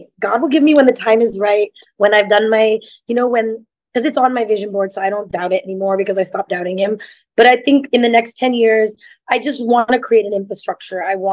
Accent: California, United States; Well, because I mean, I grew up in California, so I feel like I always make jokes.

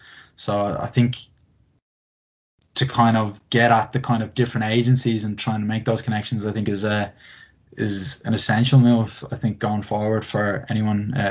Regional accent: Ireland; And I think as Irish and environmentalists, I think we need to consider that a little bit more

